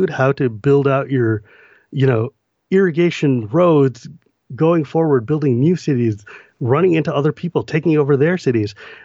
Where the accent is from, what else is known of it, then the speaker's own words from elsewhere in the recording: California, United States; also born or lived in Massachusetts; I grew up in California and I moved to central Massachusetts. And when I was in Massachusetts, I was kind of a lonely kid in the middle of, like, you know, a very rural part of the state.